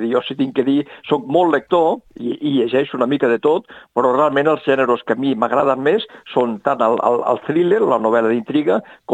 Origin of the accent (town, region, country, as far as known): Barcelona, Catalonia, Spain; born or raised there